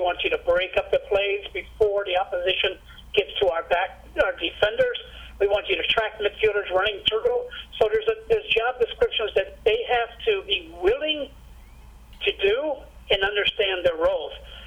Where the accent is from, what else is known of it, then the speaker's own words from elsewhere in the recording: Macau; now in United States; I was born and raised in Macau, China